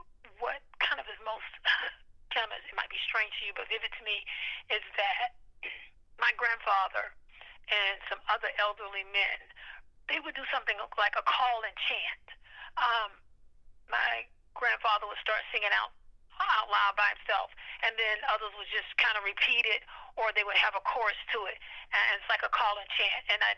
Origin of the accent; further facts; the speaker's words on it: Valdosta, Georgia, United States; born there; I was born in Valdosta, Georgia, at Moody Air Force Base Hospital at the time.